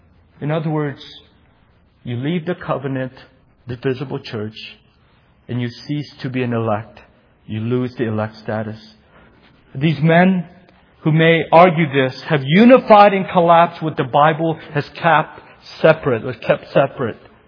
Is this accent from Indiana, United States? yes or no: yes; Indiana, United States; I came from Indiana, I'm very bad in geography. So I know where Indiana is.